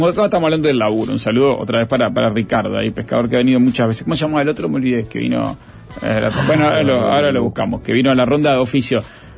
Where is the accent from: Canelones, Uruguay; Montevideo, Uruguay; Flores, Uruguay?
Canelones, Uruguay; Tala; de chico vivía en Tala. Me encantaba ir de pesca con mis amigos a los arroyos y el río Santa Lucía.